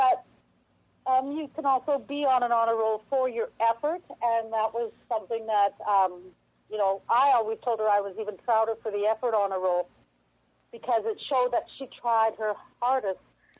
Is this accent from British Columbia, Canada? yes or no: yes; Kamloops, British Columbia, Canada; I grew up in Kamloops, which at the time probably had 70,000 people. Now has probably 90,000, 95,000.